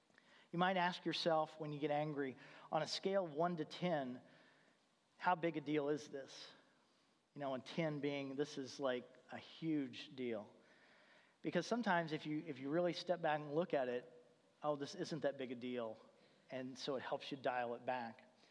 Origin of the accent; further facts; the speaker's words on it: Indiana, United States; I grew up in Indiana, and some of you may follow basketball, and so you may know the name Bobby Knight.